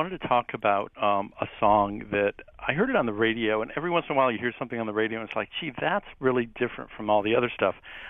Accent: Woodstock, United States; because I'm from Woodstock, so we get the Boston stations

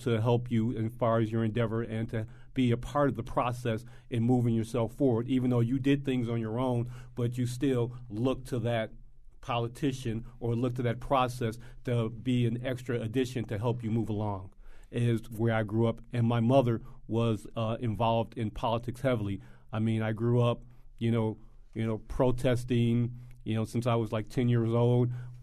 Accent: Chicago, Illinois, United States; Well, I grew up in Chicago. Mm. And basically, I grew up where politics was everything.

